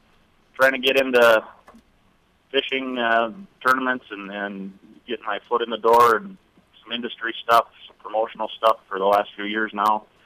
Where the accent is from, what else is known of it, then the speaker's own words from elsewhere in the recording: Montevideo, Minnesota, United States; I grew up out in western Minnesota, Montevideo, which is not too far from the Watertown area, about an hour east there on 212.